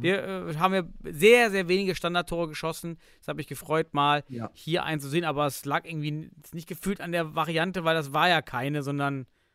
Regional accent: eastern Germany, Germany; Ich komme aus dem Osten, wir hatten nichts.

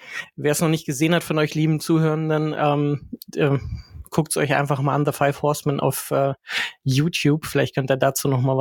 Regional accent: Lower Saxony, Germany; Ich bin in der Nähe von Göttingen aufgewachsen

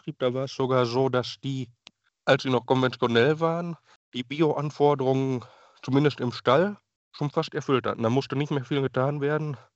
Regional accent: North Rhine-Westphalia, Germany; Ich bin aus Ostwestfalen, Teutoburger Wald.

